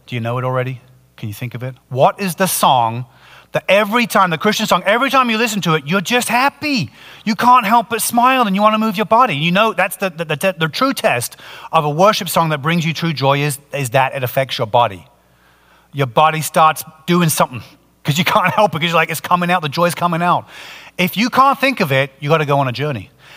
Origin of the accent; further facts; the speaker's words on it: England, United Kingdom; which is ironic as an Englishman